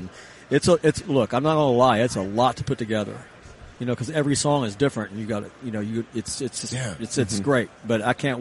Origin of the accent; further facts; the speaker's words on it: Tennessee, United States; I grew up on Tennessee football. That's all I lived so far out in the country, and we would going into Knoxville to see a Tennessee game was a big deal.